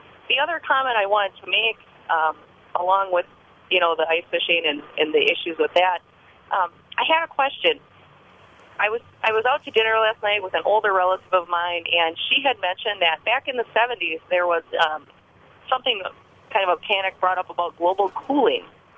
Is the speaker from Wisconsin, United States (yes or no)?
yes; Wisconsin, United States; I'll tell you what, growing up in Wisconsin, I miss the cold.